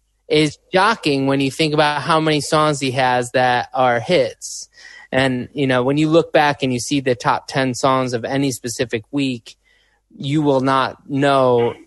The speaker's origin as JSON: {"language": "English", "town": "Chicago", "region": "Illinois", "country": "United States", "said": "My mother was there. I'm from Chicago."}